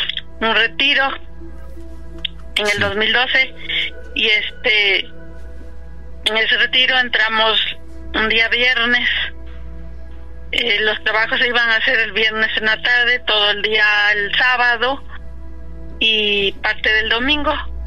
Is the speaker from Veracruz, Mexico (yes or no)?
yes; Huatusco, Veracruz, Mexico; Llamé a mi mamá que vivía allá en el estado de Veracruz, se llama mi pueblo Huatusco.